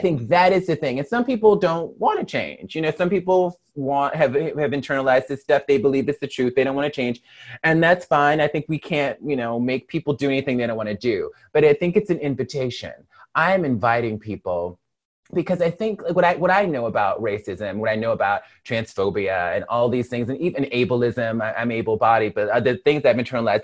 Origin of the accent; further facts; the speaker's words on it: Mobile, Alabama, United States; I am a Black woman born and raised in Mobile, Alabama, grew up internalizing all these negative ideas about myself as a Black person